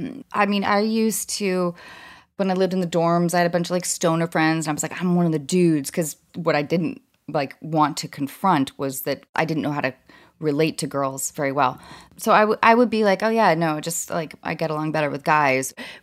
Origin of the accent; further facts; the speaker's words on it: Edmonds, Washington, United States; Edmonds, Washington.